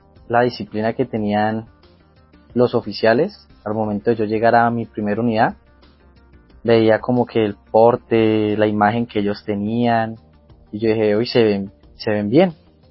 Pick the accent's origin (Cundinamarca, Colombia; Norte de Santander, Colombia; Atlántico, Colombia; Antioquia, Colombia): Antioquia, Colombia; Medellín; also born or lived in Nariño; Mi familia pues es campesina por parte de mi papá. Después de los 6 años salimos para la ciudad de Medellín y yo me crié ya con mi papá y mamá.